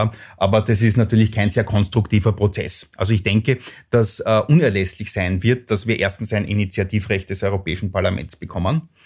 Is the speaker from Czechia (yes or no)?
no; Lower Austria, Austria; Und wenn ich jetzt in mein Heimatland schaue, nach Niederösterreich